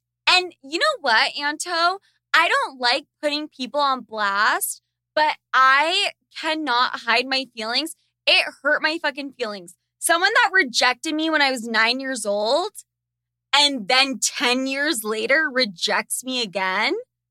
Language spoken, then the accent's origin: English; Sandy, Utah, United States; I was your neighbor growing up in Sandy, Utah.